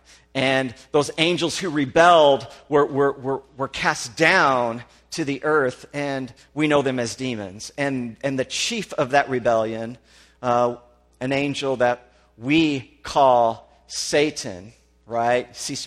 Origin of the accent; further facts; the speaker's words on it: Illinois, United States; And so I'm from Southern Illinois, so I might as well be from Kentucky, okay? And so we say y'all, and we say all y'all